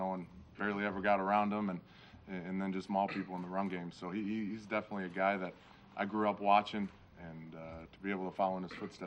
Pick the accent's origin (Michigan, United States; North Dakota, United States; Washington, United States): Michigan, United States; Actually, I grew up in Michigan, so I'm used to that type of weather.